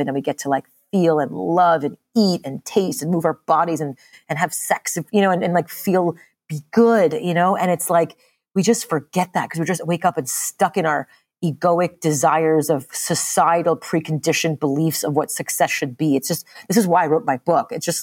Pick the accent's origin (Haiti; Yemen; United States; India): India; it's so crazy to even say that as an Indian person